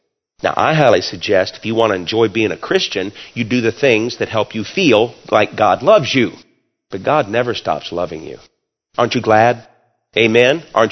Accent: Michigan, United States; You know, I was raised up in Michigan.

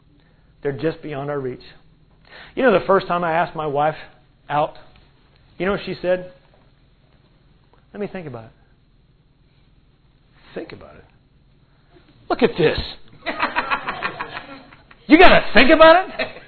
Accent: Florida, United States; I grew up in Florida, and I love the warm weather, and God has put us on the mission field where it's cold.

